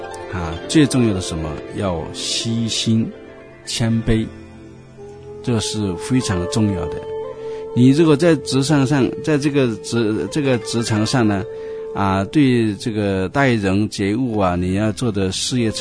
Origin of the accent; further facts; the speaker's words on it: China; 这个是我们中国人的优良传统，就是要谦虚。